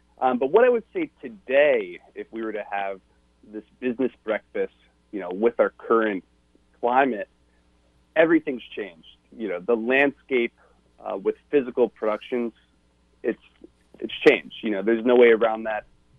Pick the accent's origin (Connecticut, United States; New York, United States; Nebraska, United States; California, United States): Connecticut, United States; Norwalk; Even in my hometown of Norwalk, Connecticut, there's a distillery who's making Purell or hand sanitizer.